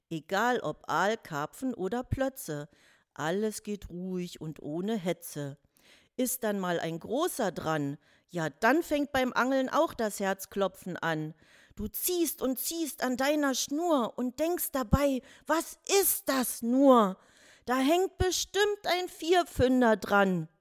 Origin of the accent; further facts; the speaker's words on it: Brandenburg, Germany; also born or lived in Karl-Marx-Stadt / Altenburg; Ich bin hier auch geboren im Havelland. Vor fast 66 Jahren. Bis auf 10 Jahren, die ich beim Studium in Karl-Marx-Stadt und meinem Familienleben in Altenburg in Thüringen verbrachte